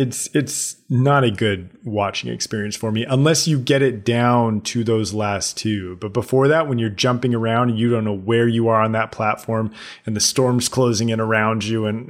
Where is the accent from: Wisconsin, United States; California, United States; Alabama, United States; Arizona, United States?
California, United States; I grew up in the Bay Area, by the way, so I'm a Warriors fan.